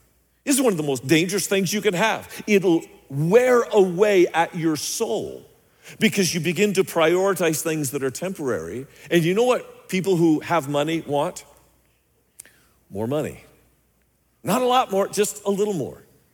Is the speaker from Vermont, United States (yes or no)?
no; Phoenix, Arizona, United States; I'm from Phoenix. I'm coming here to escape.